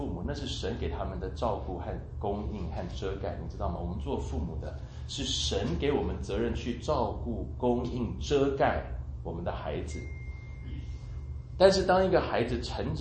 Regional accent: China; 跟我们中国人比较起来很淡，

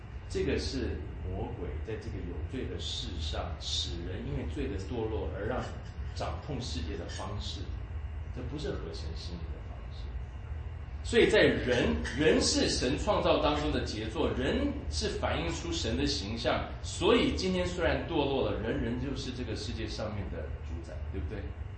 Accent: China; 那就像我们中国人去吃饭的时候抢付钱的时候

